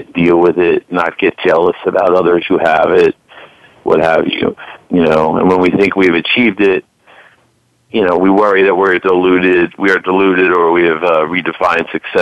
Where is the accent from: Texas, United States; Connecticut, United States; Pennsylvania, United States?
Pennsylvania, United States; Philadelphia; now in Los Angeles, United States; I grew up in Philadelphia, and I moved out to Los Angeles after law school.